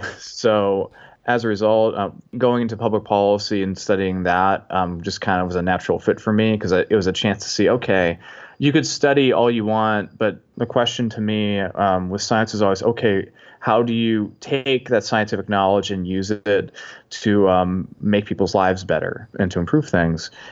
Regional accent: Massachusetts, United States; now in Washington, United States; I'm originally from Massachusetts. I'm from the United States. I now live in the DC area.

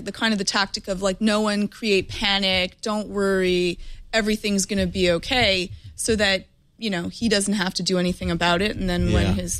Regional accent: Canada; I'm Canadian

